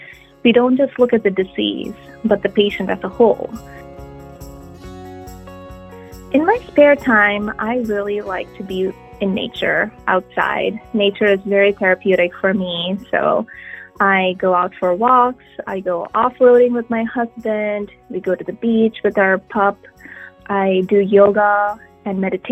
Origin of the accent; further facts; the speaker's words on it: India; now in United States; I grew up in India and I grew up with my grandparents.